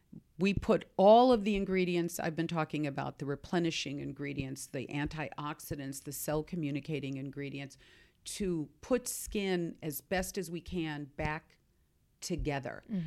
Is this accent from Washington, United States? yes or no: yes; Seattle, Washington, United States; You know, I'm from Seattle.